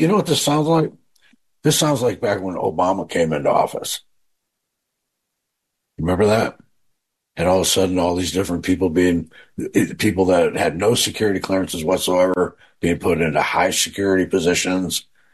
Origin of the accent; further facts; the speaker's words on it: Detroit, Michigan, United States; Detroit, I grew up in Detroit. I was there during the riots. I remember we couldn't go to school.